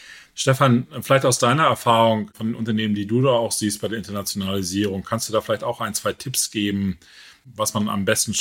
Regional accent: Hamburg, Germany; Ich komme selber auch aus Hamburg

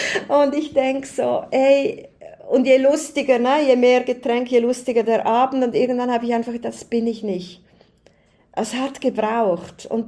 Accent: Switzerland; Warte mal, für mich als Schweizerin, was ist ein Angang?

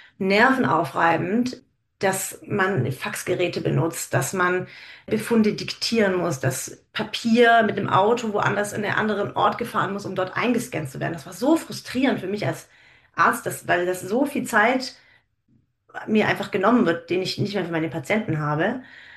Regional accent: Baden-Württemberg, Germany; ich komme aus einer oberschwäbischen Kleinstadt und mein Schwäbisch zählt nicht zu den Sprachen, mit denen ich aufgewachsen bin.

